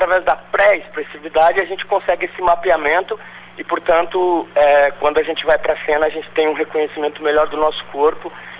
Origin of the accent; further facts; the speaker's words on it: Curitiba, Paraná, Brazil; Eu me formei nos anos 80, Alexandre. Venho de Curitiba, eu fiz um curso superior de teatro lá.